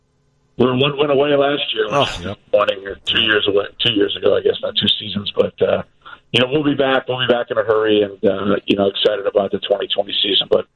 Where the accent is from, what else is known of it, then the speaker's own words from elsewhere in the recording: Chicago, Illinois, United States; As a kid growing up in Chicago, that was the one I dreamed of playing in.